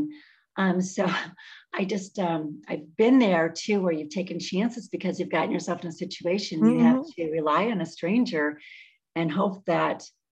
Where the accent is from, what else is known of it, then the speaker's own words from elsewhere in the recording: Hayward, Wisconsin, United States; And so I grew up in Hayward, Wisconsin. So we had the Namekagon River right there.